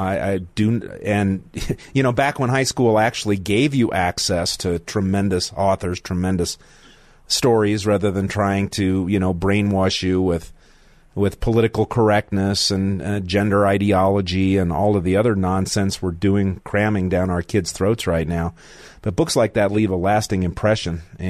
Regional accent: Denver, Colorado, United States; As a kid growing up in Denver by Washington Park

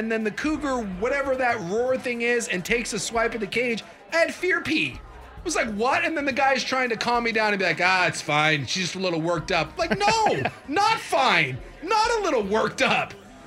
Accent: Alaska, United States; Growing up in Alaska, I've seen 100 different bears, and I've never gone up and high-fived one because I don't want to die.

